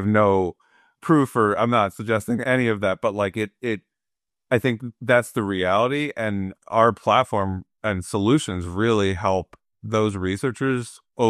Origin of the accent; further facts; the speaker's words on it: Philadelphia, Pennsylvania, United States; now in Sarasota, United States; I saw my cardiologist in Sarasota, Florida, but you know, I grew up in Philadelphia